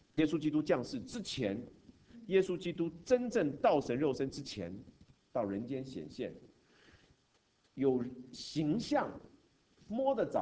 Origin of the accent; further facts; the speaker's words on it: China; 希伯来人跟以色列人跟我们中国人很像，名字是很重要的。